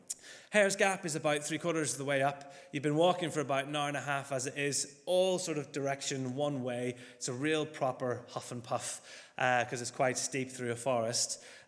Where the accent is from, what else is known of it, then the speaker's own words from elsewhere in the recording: Northern Ireland, United Kingdom; accent: Northern Irish; You might hear in my accent that I've got a bit of a Northern Irish twinge, so if you don't understand a word that comes out of my mouth, that's absolutely fine.